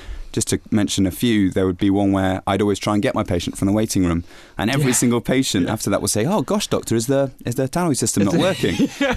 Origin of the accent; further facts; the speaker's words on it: Bristol, South West England, United Kingdom; now in Bath, United Kingdom; And I grew up in Bristol